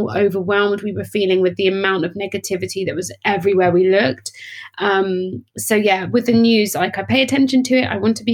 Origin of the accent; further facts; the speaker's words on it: Cambridge, East of England, United Kingdom; I'm a British-born Ghanaian who was born and raised in Cambridge, and I am the middle of three girls, so I have two sisters. And I grew up in Cambridge